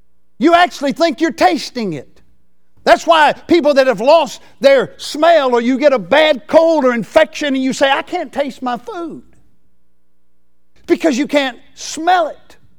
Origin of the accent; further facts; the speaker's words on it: Century, Florida, United States; I grew up over in Century area and where we lived on a little red clay road, oh really over around the Bluff Springs area.